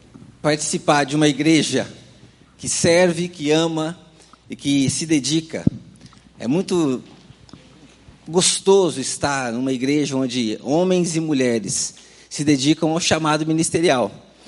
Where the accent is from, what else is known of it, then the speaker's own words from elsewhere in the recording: Campo Grande, Mato Grosso do Sul, Brazil; born there; also born or lived in Paraná; eu fui morar em Campo Grande, minha cidade natal, eu nasci em Campo Grande.